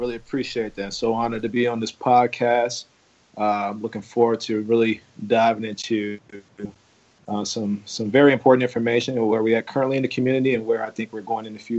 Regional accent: Chicago, Illinois, United States; And even I was one of the kids growing up in Chicago.

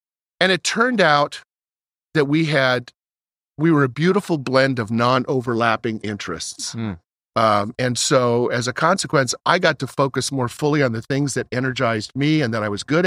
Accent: Napa, California, United States; Where I grew up in Napa and Channel 2, KTVU Channel 2.

